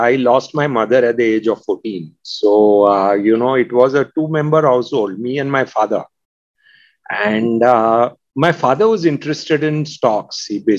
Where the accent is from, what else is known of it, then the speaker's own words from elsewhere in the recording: Chennai, Tamil Nadu, India; I hail from Chennai. And okay. I grew up in Chennai in a suburb called Annanagar.